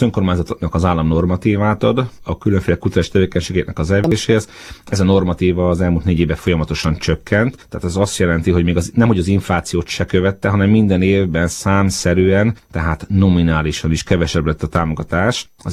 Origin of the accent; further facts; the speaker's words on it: Fejér, Hungary; A Velencei tó környéke, akik ismerik, azok tudják, hogy a 70-es 80 a sérben rendkívül főkapott üdülőhely volt, én ott nőttem föl, ezer szállal kötődöm a térséghez.